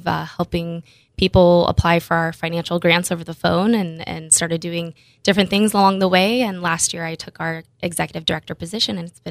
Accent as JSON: {"language": "English", "town": "San Diego", "region": "California", "country": "United States", "tie": "born or raised there", "said": "Born and raised in San Diego, always been an animal lover."}